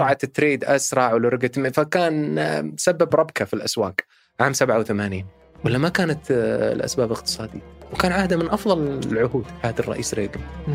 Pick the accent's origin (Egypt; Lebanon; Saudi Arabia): Saudi Arabia; عندنا في السعودية دخل البنك المركزي في كل تفاصيل البنوك